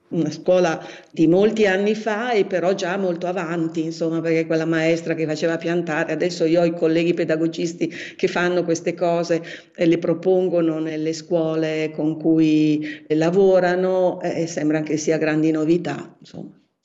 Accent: Lombardy, Italy; Io sono nata in Franciacorta, sono bresciana, ma appunto ho abitato a lungo in Franciacorta

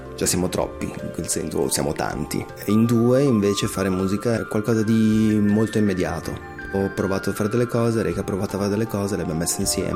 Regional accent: Muzzano, Ticino, Switzerland; Io sono di Lugano, cioè di Muzzano, e i miei nonni hanno da sempre avuto non sono della Val di Blegno, ma gli piaceva andare in Val di Blegno.

